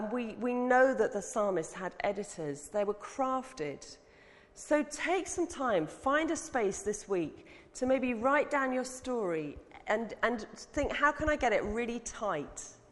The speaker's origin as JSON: {"language": "English", "country": "United Kingdom", "said": "we're not always brilliant as British people about telling our stories."}